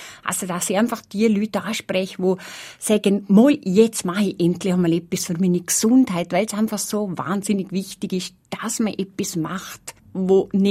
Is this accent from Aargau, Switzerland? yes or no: yes; Muri, Aargau, Switzerland; also ich komme aus Mura.